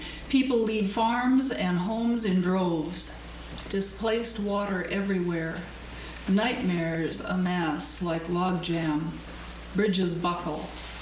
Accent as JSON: {"language": "English", "town": "Northfield", "region": "Minnesota", "country": "United States", "said": "I'm from Minnesota, Northfield. Work at St. Olaf College as a secretary."}